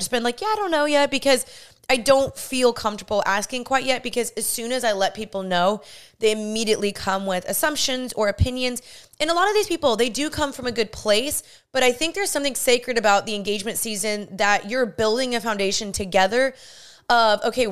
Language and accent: English; Dallas, Texas, United States; now in California, United States; I'm from Dallas and I moved to California when I was there.